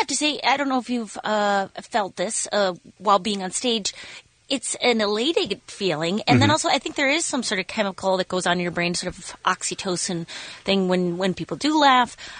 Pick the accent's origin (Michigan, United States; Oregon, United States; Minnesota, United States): Minnesota, United States; born there; I was born in Minnesota, northern Minnesota, where there wasn't a lot of chit chat back and forth.